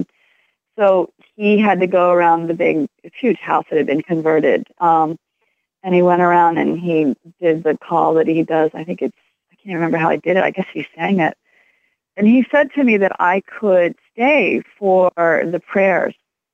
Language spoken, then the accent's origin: English; Baltimore, Maryland, United States; and I'm from Baltimore, and I was living in Baltimore at the time.